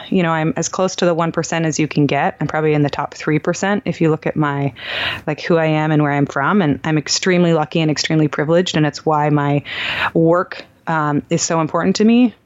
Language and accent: English; Palo Alto, California, United States; also born or lived in Heidelberg, Germany; Grew up in Palo Alto, California, but I was actually born in Heidelberg, Germany. So my parents were living abroad and they had 2 babies while they were living in Germany.